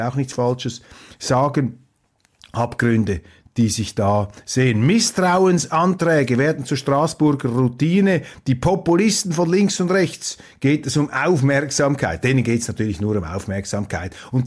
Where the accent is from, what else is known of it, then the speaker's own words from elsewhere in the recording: Switzerland; Die EU und Europa sind für mich als Schweizer, und ich bin auch Europäer, überzeugter Europäer